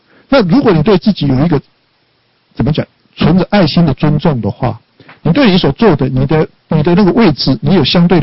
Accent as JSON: {"language": "Chinese", "region": "Yilan County", "country": "Taiwan", "tie": "born or raised there", "said": "我们小时候因为我们宜兰嘛，乡下，你就算我们用帽那个大帽子啊，然后放米在那"}